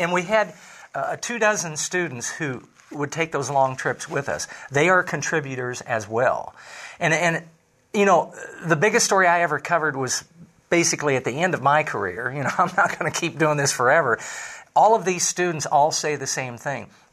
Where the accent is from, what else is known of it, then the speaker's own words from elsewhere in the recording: Jefferson City, Missouri, United States; I was so humbled because I'm from Jefferson City.